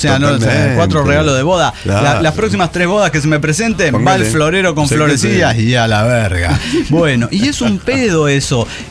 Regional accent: Tlalpujahua, Michoacán, Mexico

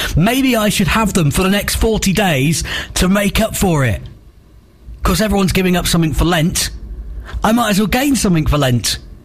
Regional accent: England, United Kingdom; because we're kind of like that and we're English

